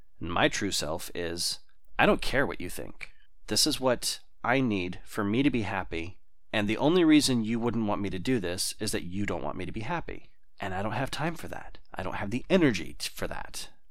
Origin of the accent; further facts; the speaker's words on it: Austin, Texas, United States; I live in Southern California. I'm from Austin, Texas. Austin is where my family is.